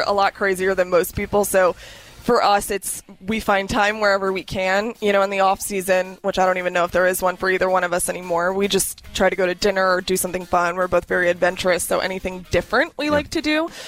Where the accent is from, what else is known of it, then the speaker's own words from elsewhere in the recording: Florida, United States; I grew up in South Florida, and I wanted something the polar opposite of where I grew up, and that would be Oxford, Mississippi.